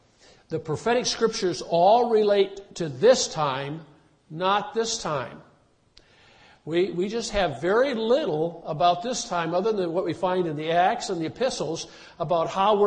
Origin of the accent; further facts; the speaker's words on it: Midwest, United States; now in Montana, United States; When we moved out here to Montana, one of the things that I look forward to, being a Midwesterner, was to hunt in the mountains.